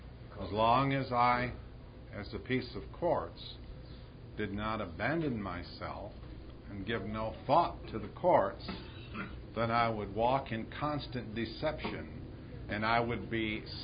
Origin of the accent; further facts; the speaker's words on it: Arizona, United States; And around where I grew up in Arizona, gold was these little nuggets